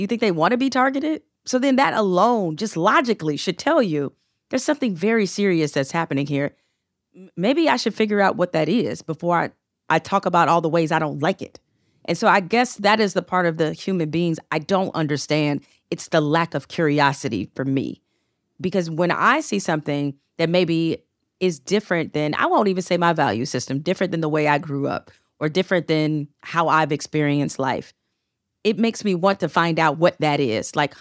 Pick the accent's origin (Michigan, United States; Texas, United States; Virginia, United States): Michigan, United States; Detroit; You know, I grew up in Detroit. Detroit's at that time, and still is the case, like it's the blackest city in America in terms of percentage of the population.